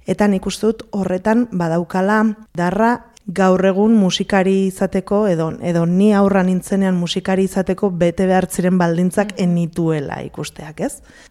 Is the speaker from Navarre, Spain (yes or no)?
yes; Baztan, Navarre, Spain; also born or lived in Hondarribia; now in Bera, Spain; Hondarribi tarra sortzez, baina baztandarra izatez, erranen dut, eta orai beran bizi naiz.